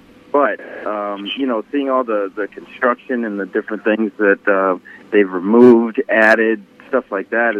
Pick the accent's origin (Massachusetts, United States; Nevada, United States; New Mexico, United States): Massachusetts, United States; Haverhill; Haverhill, up north of Boston, the Merrimack Valley area.